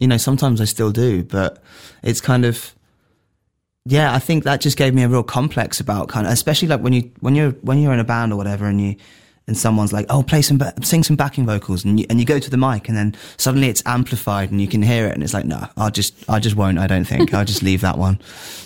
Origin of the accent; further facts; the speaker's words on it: Hitchin, East of England, United Kingdom; I grew up just outside Hitchin, but I went to college in Hitchin, and that's where there's so much music there.